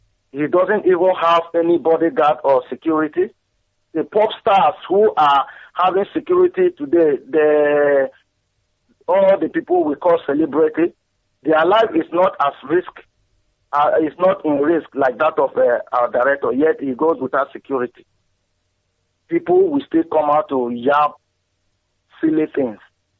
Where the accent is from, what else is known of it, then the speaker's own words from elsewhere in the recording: Imo, Nigeria; now in Manchester, United Kingdom; from Manchester. I'm Biafra from Ebuamainobuta, local government, Imo State, Biafra land.